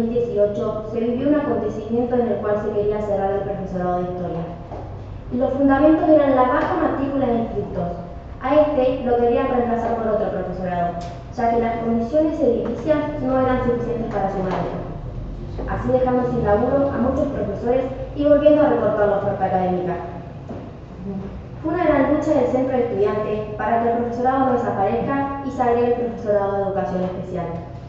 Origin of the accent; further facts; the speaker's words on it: San Andrés de Giles, Buenos Aires Province, Argentina; nosotros los jóvenes somos de San Andrés de Giles. Elegimos estar acá, queremos estar acá y también nos gustaría poder estudiar y trabajar acá. Porque es la ciudad en cual nacimos, la cual amamos y la cual elegimos estar.